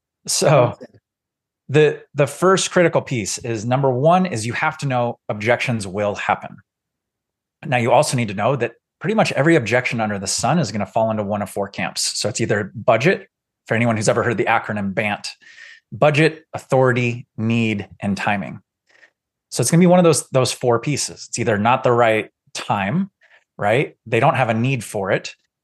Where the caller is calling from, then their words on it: Fort Collins, Colorado, United States; I'm in Northern Colorado. So I'm up in Fort Collins.